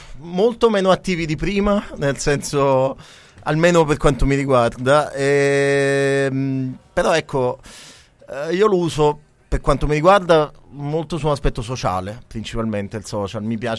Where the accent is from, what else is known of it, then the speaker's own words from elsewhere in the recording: Naples, Campania, Italy; Pensa che io sono napoletano.